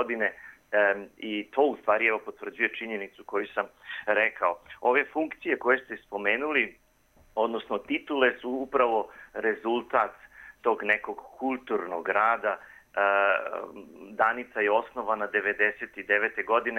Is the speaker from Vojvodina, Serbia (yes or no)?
yes; Novi Sad, Vojvodina, Serbia; now in Austria; ja dolazim iz Novog Sada i da sam srpske nacionalnosti.